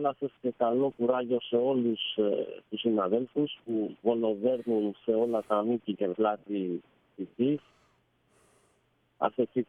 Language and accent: Greek; Greece; Μόνο εγώ είμαι Έλληνας.